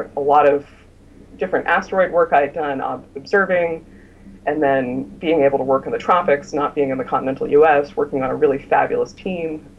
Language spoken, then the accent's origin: English; San Francisco Bay Area, California, United States; I'm from the San Francisco Bay Area, and a lot of my friends are working in tech